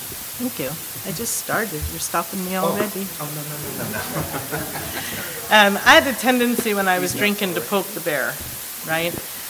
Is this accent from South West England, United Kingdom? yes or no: no; London, United Kingdom; So I was born in London, I grew up there